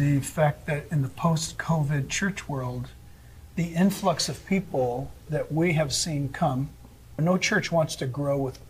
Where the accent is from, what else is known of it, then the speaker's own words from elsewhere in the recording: United States; As an American, we struggle with being an American right now.